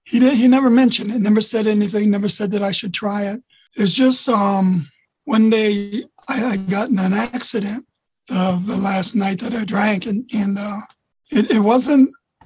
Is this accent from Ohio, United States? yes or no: yes; Worthington, Ohio, United States; I was born and raised in Worthington, Ohio.